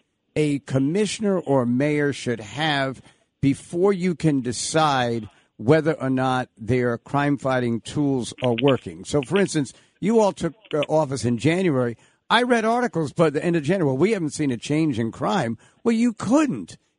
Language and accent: English; Long Island, New York, United States; I grew up in Long Island.